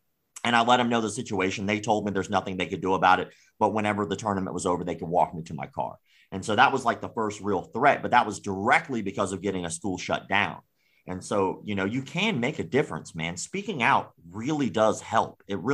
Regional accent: United States; But I'm from America, and I know how easy it would have been for me to get a gun there.

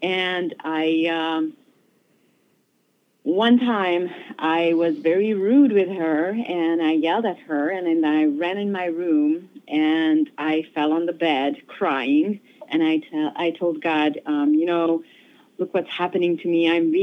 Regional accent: Romania; born there; English is a second language; I was born in Romania in a different status than it is now.

